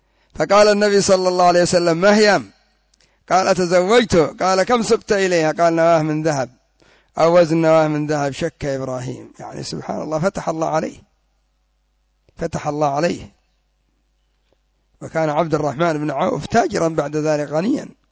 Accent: Yemen; حتى عندنا في اليمن كانوا هم أصحاب الأسواق في قاع اليهود في صنعاء

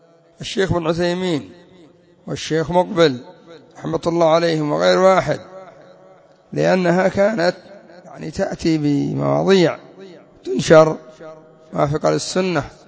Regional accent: Yemen; وعندنا في اليمن أنشأوا مجلة

